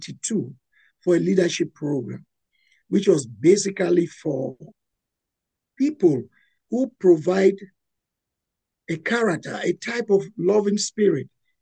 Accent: Cameroon; moved away as an adult; also born or lived in Lagos; Really, I was born in Cameroon. Cameroon is in Central Africa. I was born and I really grew up with my mom. And I later on went to Lagos in Nigeria, where I studied what business management and the rest.

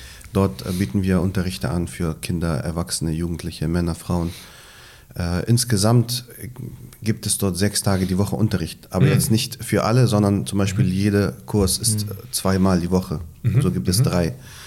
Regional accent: Bremen, Germany; Ich bin in Deutschland, in Bremen aufgewachsen und habe nach meinem Abitur das Interesse gehabt

